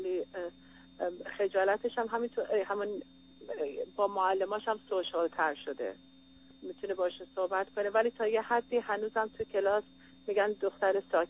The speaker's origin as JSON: {"language": "Persian", "country": "Iran", "also_born_or_lived": "Europe", "moved": "yes", "lives_now": "United States", "said": "من تقریبا 30 سال از ایران اومدم بیرون، یه مقدار اروپا بودم، بعد 20 سالم هست که ازدواج کردم و در آمریکا هستم."}